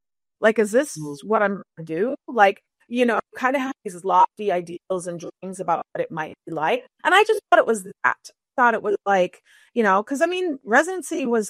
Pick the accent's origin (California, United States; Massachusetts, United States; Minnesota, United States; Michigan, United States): Minnesota, United States; Bloomington; But I grew up in Minnesota, Bloomington, Minnesota. I will always be from Minnesota in spite of the fact that I haven't lived here full time since my late 20s.